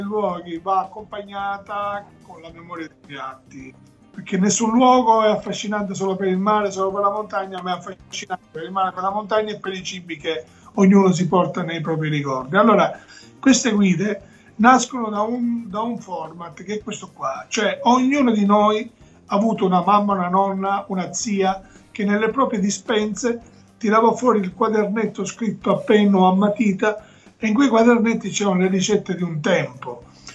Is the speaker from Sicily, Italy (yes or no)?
yes; Sicily, Italy